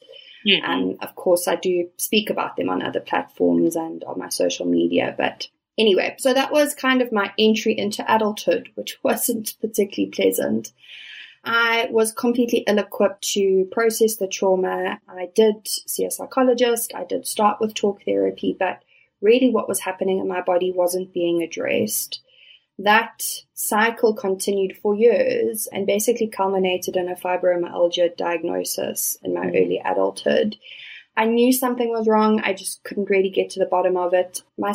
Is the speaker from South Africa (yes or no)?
yes; South Africa; also born or lived in Middle East; So I was born in South Africa. I'm raised in South Africa. I did spend a little bit of time working in the Middle East, but outside of that, I've really just been based in South Africa.